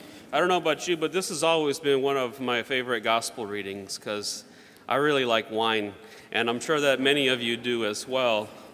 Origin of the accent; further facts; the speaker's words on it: North Carolina, United States; When I grew up down in the South, North Carolina, I had a lot of friends that were Baptist